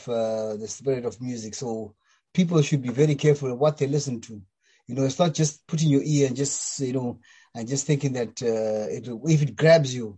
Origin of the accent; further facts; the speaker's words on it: Gweru, Midlands, Zimbabwe; I think when we grew up together in Gweru